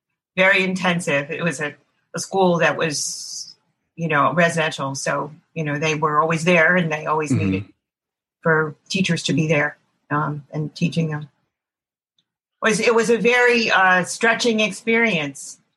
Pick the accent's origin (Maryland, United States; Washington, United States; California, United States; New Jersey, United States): New Jersey, United States; I volunteered with children in the town that I grew up in New Jersey.